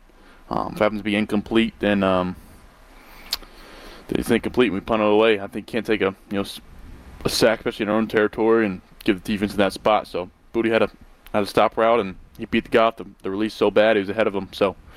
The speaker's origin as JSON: {"language": "English", "town": "Charlotte", "region": "North Carolina", "country": "United States", "tie": "born or raised there", "said": "Ooh, I grew up in Charlotte, and I love the Panthers."}